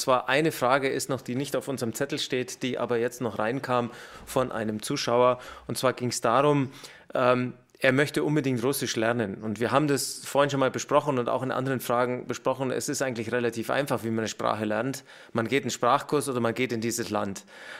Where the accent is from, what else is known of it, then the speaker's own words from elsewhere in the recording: Germany; Weil wir sind ja damit quasi aufgewachsen in Deutschland.